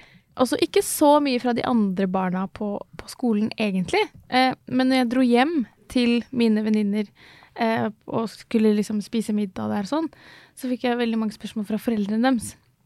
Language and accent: Norwegian; Ski, Akershus, Norway; Men jeg vokste da ikke opp på østkanten av Oslo. Jeg vokste opp utenfor Oslo, i Ski.